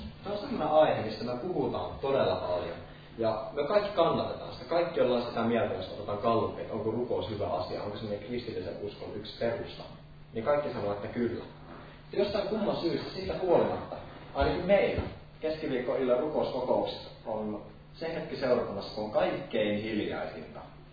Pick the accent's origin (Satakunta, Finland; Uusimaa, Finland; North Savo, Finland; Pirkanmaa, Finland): North Savo, Finland; Kuopio; also born or lived in Kotka; minä asun Kuopiossa, olen syntynyt Kuopiossa. Varhaislapsuuteni asuin Kotkassa.